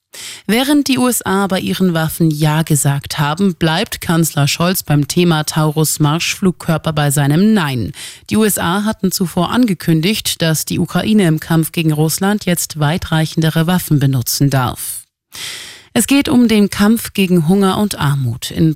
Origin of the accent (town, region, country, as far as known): Munich, Bavaria, Germany